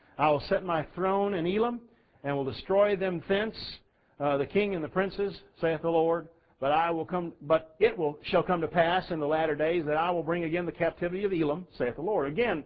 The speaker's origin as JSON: {"language": "English", "region": "Texas", "country": "United States", "tie": "born or raised there", "lives_now": "Minnesota, United States", "said": "because I grew up in Texas, and now you're in Minnesota"}